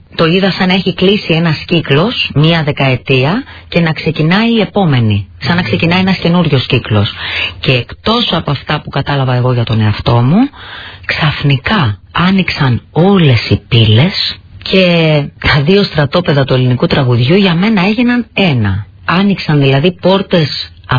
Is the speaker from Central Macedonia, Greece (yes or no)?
yes; Thessaloniki, Central Macedonia, Greece; Αφού η πόλη μου είναι η Θεσσαλονίκη, δεν θα ήταν ο συνθέτης μου από τη Θεσσαλονίκη?